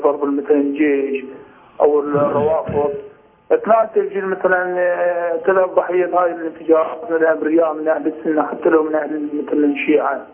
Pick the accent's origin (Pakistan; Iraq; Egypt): Iraq; احنا في العراق أنا من أهل السنة والجماعة.